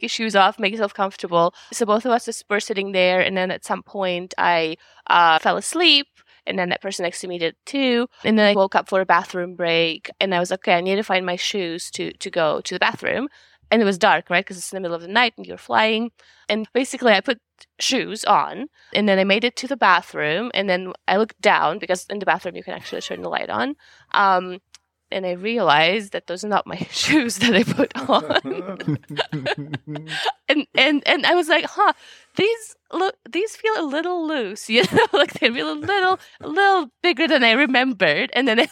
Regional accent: Russia; moved away as an adult; now in United States; It's of Russian descent. Yeah, I'm originally from Russia. I lived there basically until I turned 25 and moved to the States quite recently in 2016.

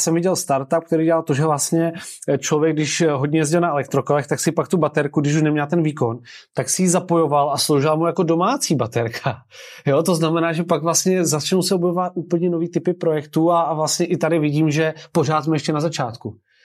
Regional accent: Brno, South Moravian Region, Czechia; já osobně třeba u nás v Brně, jako když si představím, tak tam nejsou takové ty dedikované cyklostezky

